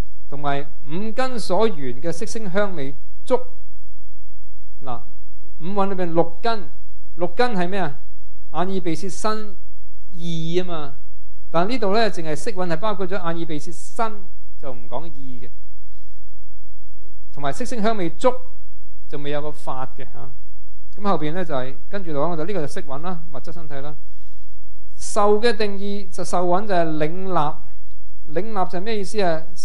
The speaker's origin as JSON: {"language": "Chinese", "country": "Hong Kong", "said": "我们香港人现在就不明白到我们要互相依存而去存在的，"}